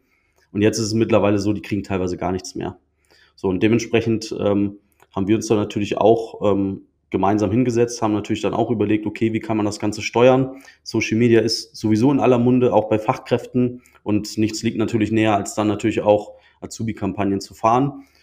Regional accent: Düsseldorf, North Rhine-Westphalia, Germany; ich komme aus Düsseldorf.

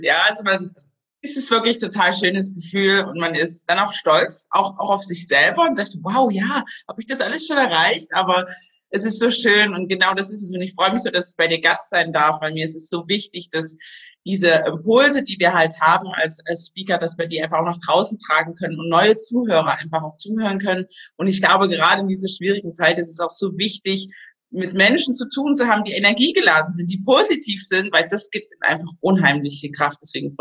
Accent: Cuba; ich bin ja dunkelhäutig, ich komme aus Kuba ursprünglich, mein Papa ist Kubaner, meine Mama ist Deutsche.

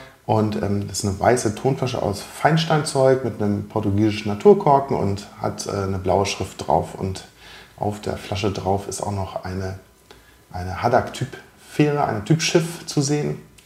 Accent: Hamburg, Germany; Ich bin in Hamburg geboren und auch immer hier geblieben.

